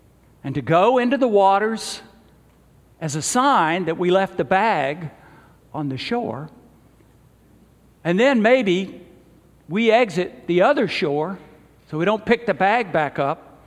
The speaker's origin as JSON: {"language": "English", "region": "Southern United States", "country": "United States", "tie": "born or raised there", "said": "like I grew up in the South hearing from some of my more conservative Christian friends"}